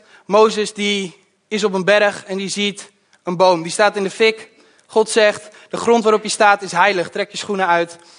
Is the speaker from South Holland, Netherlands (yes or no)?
no; Ede, Gelderland, Netherlands; Ik ben 22 jaar. Ik kom uit Ede.